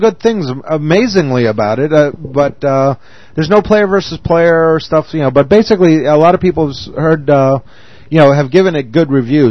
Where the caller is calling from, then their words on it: England, United Kingdom